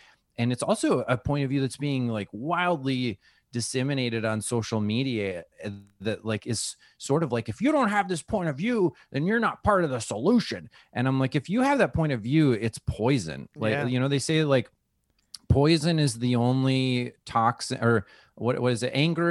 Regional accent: Wisconsin, United States; I talk about like, oh, I'm this way because I'm from Wisconsin.

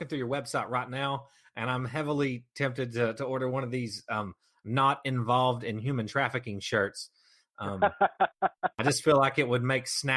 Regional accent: Kentucky, United States; I'm from Kentucky, man. I've done worse.

